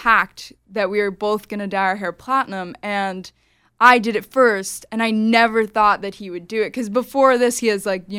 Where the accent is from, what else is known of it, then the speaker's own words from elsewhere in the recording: Berwyn, Pennsylvania, United States; I'm really from outside of Philadelphia in this small town called Berwyn, Pennsylvania.